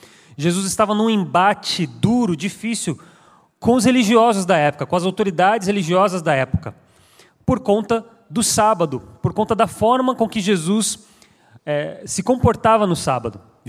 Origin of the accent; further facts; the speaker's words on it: São Paulo, Brazil; Por exemplo, eu vim de São Paulo, lá nós chamamos o pão da padaria de pão francês.